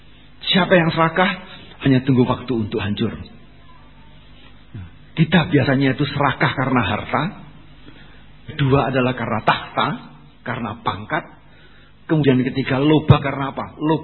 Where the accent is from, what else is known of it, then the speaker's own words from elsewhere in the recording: Singosari, East Java, Indonesia; dari daerah saya di Singosari, Malang.